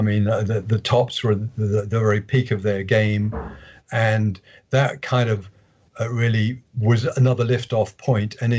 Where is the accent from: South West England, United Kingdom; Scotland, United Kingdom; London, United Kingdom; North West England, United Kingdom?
South West England, United Kingdom; Bristol; The show I went to in my hometown of Bristol, that first show, I'm not even sure there were more than a few dozen people in the audience.